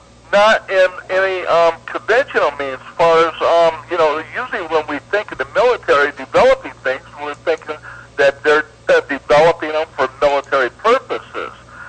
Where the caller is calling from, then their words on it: Phoenix, Arizona, United States; calling from Phoenix.